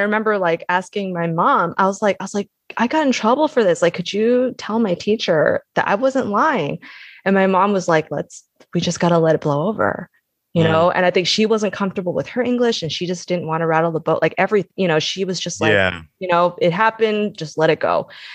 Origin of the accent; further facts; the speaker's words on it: Palmdale, California, United States; also born or lived in Panorama City; I was born in Panorama City, which is the valley in California. And then, we moved to this town called Palmdale, which is, like in the desert north of LA.